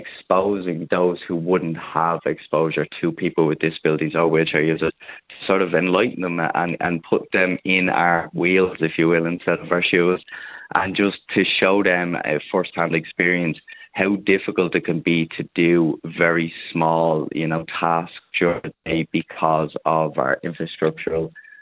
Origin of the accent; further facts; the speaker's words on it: Dublin, Leinster, Ireland; Because I'm from Dublin, I can only speak from what I've heard from friends and then my own personal experiences being down the country.